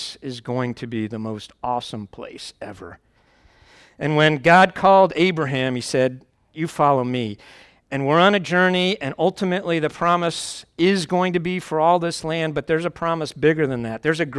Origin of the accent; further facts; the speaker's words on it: United States; I grew up mainly outside of New York and Chicago, and there's some really cool things about big cities.